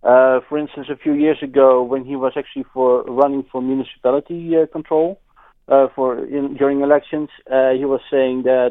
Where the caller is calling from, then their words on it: Netherlands; English is a second language; I'm calling from the Netherlands.